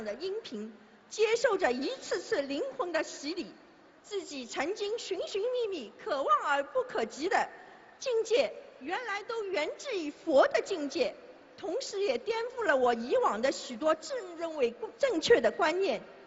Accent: Melbourne, Victoria, Australia; 大家好，

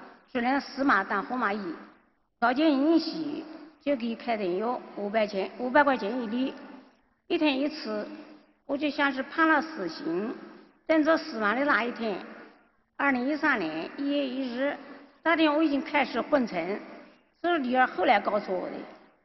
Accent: Nanjing, Jiangsu, China; accent: Nanjing dialect; 我不会讲普通话，我只有讲南京话。

